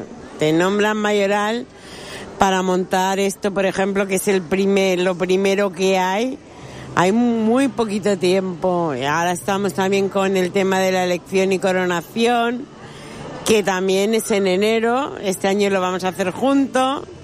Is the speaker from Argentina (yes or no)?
no; Benidorm, Valencian Community, Spain; Pues soy de aquí, de Benidorm.